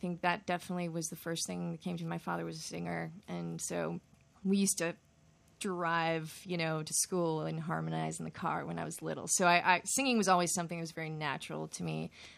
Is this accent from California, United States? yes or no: yes; Los Angeles, California, United States; not only am I from L.A., but I was born in the San Fernando Valley. So technically speaking, I'm a Valley girl.